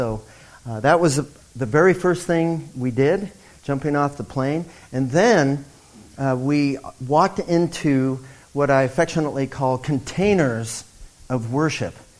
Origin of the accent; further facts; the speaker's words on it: Colorado, United States; I'm from Colorado, mountains and hills and stuff.